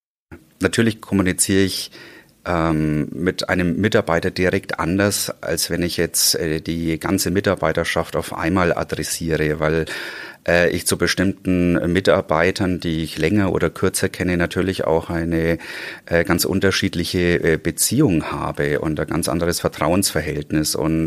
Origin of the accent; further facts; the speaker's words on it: Bavaria, Germany; Meine Mutter ist aus Spanien, und wie Sie schon gesagt haben, bei uns in Franken, also ich komme aus der Erlanger-Forchheim-Ecke, um genauer zu sein.